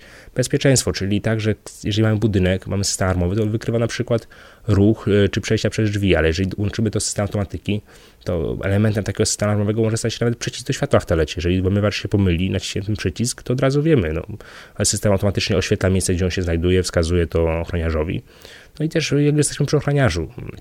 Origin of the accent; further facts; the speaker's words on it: Wrocław, Lower Silesian Voivodeship, Poland; myślałem, że najpierw będziemy zawojowywać Wrocław, skąd pochodzę